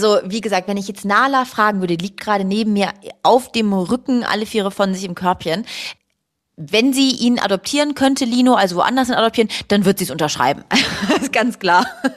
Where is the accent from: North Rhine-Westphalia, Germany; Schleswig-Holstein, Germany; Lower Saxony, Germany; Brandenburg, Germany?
Lower Saxony, Germany; Hanover; Ich komme aus Hannover ursprünglich